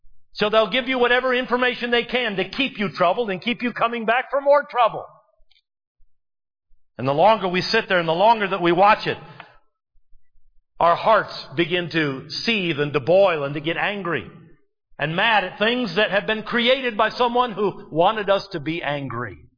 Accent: Michigan, United States; I grew up near Detroit. I remember walking out in our suburbs that were 7 miles from downtown.

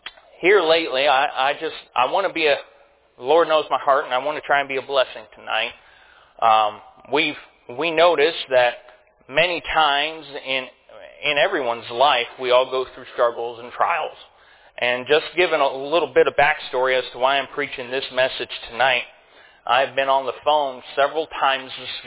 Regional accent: Kentucky, United States; Okay, I may be from Kentucky, but I got all my teeth. I may be from Kentucky, but I am wearing shoes to church.

